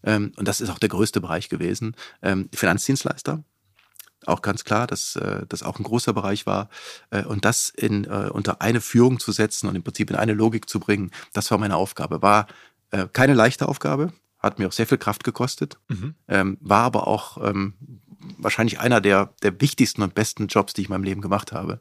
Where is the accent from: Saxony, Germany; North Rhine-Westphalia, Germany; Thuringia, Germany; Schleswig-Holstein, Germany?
North Rhine-Westphalia, Germany; Also ich habe in Gütersloh eine Wohnung genommen, aber am Wochenende war ich schon im Kölner Raum. Also ich komme aus dem Köln-Bonner Raum.